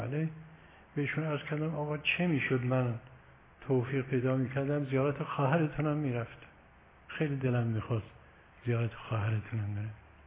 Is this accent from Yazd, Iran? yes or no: yes; Yazd, Iran; از شهر ما من سراغ داره، ما یزدی هستیم